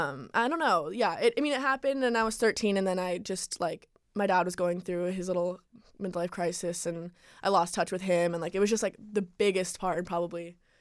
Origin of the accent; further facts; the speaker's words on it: Calabasas, California, United States; I'm from Calabasas, so LA.